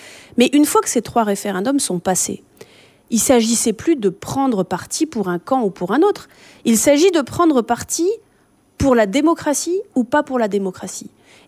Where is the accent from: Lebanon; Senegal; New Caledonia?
New Caledonia; on est tous chez nous en Nouvelle-Calédonie